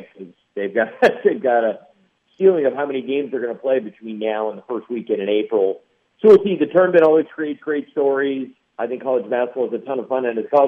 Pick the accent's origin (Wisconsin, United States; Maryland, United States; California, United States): Wisconsin, United States; Madison; you know, I'm from Madison, like, the guy wasn't even a big deal at the Big Ten.